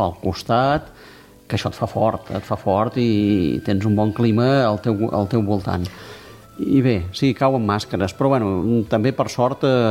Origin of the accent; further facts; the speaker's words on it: Sant Celoni, Catalonia, Spain; la gent de Sant Soni a vegades ens en donàvem una mica de vergonya